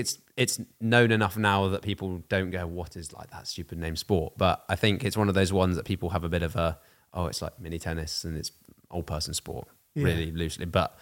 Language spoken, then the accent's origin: English; Wimbledon, London, United Kingdom; Wimbledon, London.